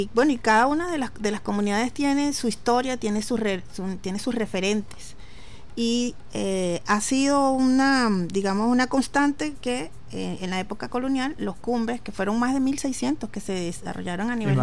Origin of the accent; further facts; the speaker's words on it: Río Chico, Miranda, Venezuela; Soy de Río Chico, Barlovento